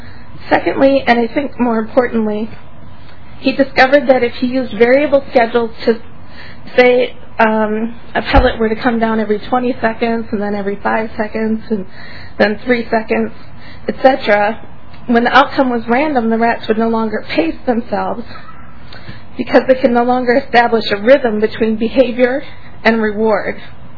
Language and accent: English; White Bear Lake, Minnesota, United States; I'm from White Bear Lake.